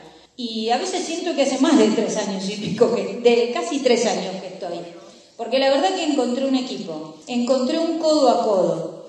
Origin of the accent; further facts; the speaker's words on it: Neuquén, Argentina; Yo soy neuquina. Nací en el Castro Rendón, vivo acá en la ciudad, la recorro todos los días